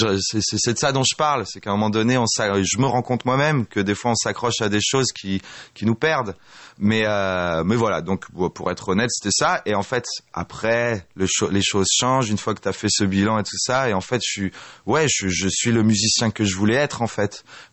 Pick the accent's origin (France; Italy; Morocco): France; Grenoble, Auvergne-Rhône-Alpes; dans la région où je viens de Grenoble, région Rhône-Alpes.